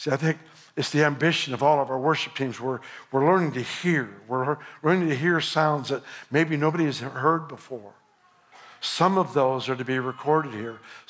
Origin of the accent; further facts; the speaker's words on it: Sacramento, California, United States; also born or lived in Los Angeles; I was raised in Sacramento, L.A., then up here, and I've always been a San Francisco Giants fan.